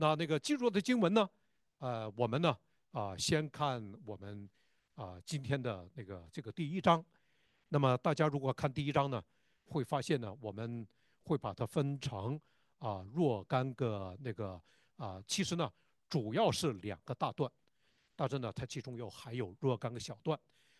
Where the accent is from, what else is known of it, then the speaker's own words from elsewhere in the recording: Northeast China, China; 就像我们东北人说的，东北人说话似的